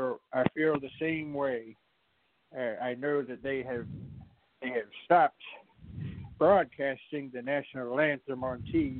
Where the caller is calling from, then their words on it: Big Spring, Texas, United States; I'm calling from Big Spring, Texas, here.